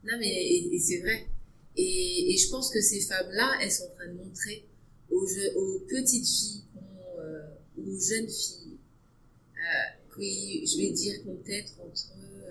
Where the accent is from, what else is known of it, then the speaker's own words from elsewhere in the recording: France; parce que je suis française mais avec une culture différente